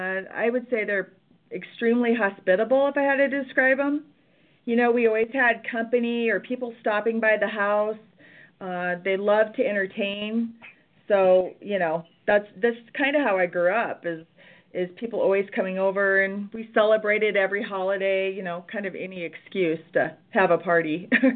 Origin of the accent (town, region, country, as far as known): Rapid City, South Dakota, United States; born or raised there